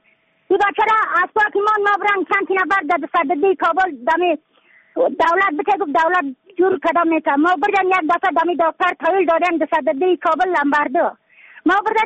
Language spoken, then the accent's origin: Persian; Badakhshan, Afghanistan; از بدخشان هستم، مرکز بدخشان، ولسوالی اقلی پایان، قیره اوپینگ.